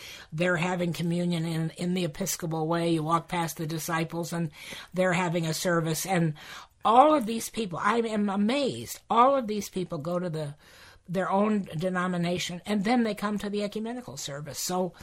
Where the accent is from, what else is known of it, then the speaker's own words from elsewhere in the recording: Youngstown, Ohio, United States; I came here with my parents, so I grew up in Youngstown, Ohio, and my grandfather was a minister, and he preached here.